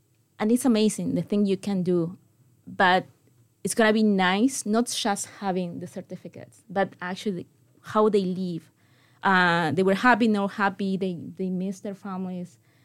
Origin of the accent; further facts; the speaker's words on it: Argentina; first language Spanish; English is a second language; And our even our language, Spanish, is Argentinian Spanish. If I talk with other people that speak Spanish, they know that I'm from Argentina. The pronunciation is distinctive, we can say.